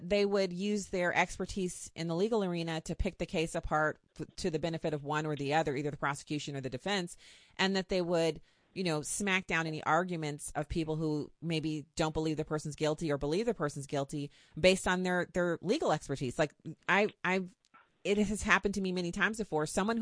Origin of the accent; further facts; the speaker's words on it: Texas, United States; born there; I was born in Texas. I got a little of that in me.